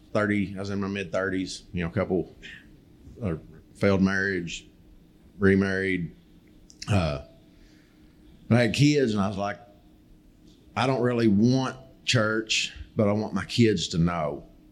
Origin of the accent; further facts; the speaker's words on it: Kentucky, United States; also born or lived in Ohio; My believe it or not, from my accent, I'm actually from Ohio. But we moved to Eastern Kentucky when I was two.